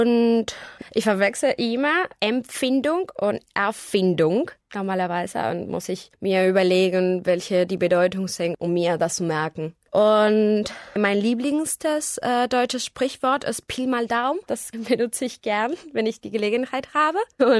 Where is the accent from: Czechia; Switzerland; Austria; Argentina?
Argentina; German is a second language; Ich komme aus Argentinien. Ich bin 1990 geboren und ich bin Studentin. Ich lerne Deutsch